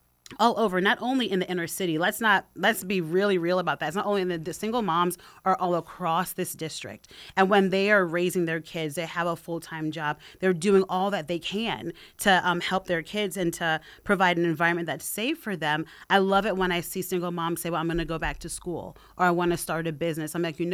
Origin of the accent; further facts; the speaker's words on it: Brooklyn, New York, United States; We grew up on the public assistance. We grew up in Brooklyn, New York, in the hood, in the ghettos